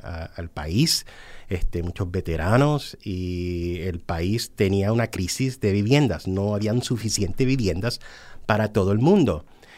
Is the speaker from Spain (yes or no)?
no; New York, United States; born there; Spanish is a second language; nací en Nueva York, soy boricua, tailandés, pero mi castellano no lo practico suficientemente.